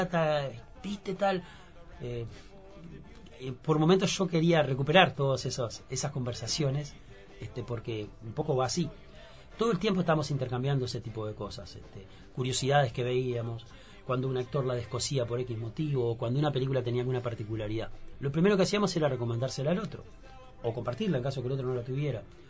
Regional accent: Tacuarembó, Uruguay; personajes de la misma edad, del interior del país. Wilmer es de San Jacinto, yo de Tacuarembó.

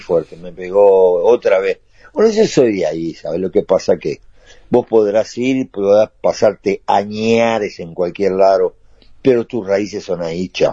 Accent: Montevideo, Uruguay; yo soy muy montevideano, ¿y qué?

